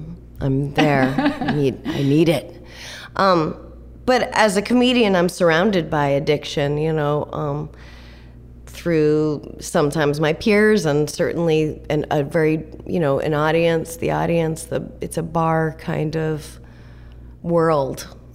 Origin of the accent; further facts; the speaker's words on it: New Hampshire, United States; Our Town, which I'm from New Hampshire. It takes place in New Hampshire.